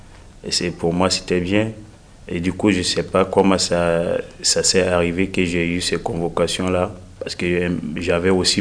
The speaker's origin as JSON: {"language": "French", "country": "Burkina Faso", "said": "j'ai 30 ans, je suis burkinabé."}